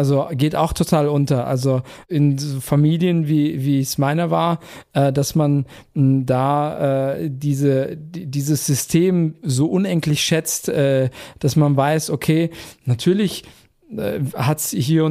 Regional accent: Turkey; als Waisenkind groß geworden in der Türkei der 60er, 70er Jahre, also wirklich komplett chancenlos.

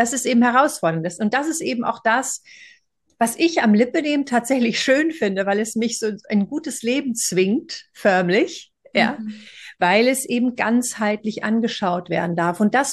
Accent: Seville, Andalusia, Spain; deswegen bin ich nach Spanien ausgewandert, in meine Heimat, Sevilla, und wohne hier jetzt seit 2 Jahren.

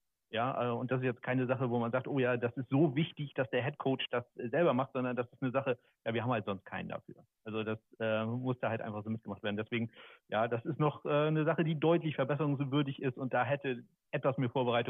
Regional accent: Kiel, Schleswig-Holstein, Germany; Und als Kieler bin ich so ein bisschen in Hamburg affin.

